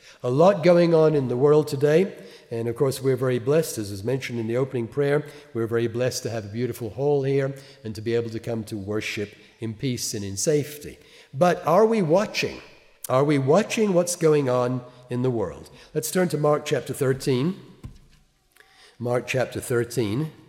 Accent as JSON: {"language": "English", "region": "England", "country": "United Kingdom", "tie": "born there", "said": "I was born in England, and my father lives in Malta."}